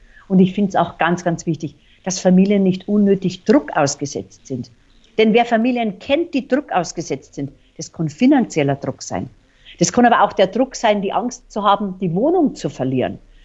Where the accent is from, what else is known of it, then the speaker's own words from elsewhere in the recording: Bavaria, Germany; accent: Bavarian; Oh, ich komme ja aus Bayern, hört man an meiner Stimme und an meiner Sprache.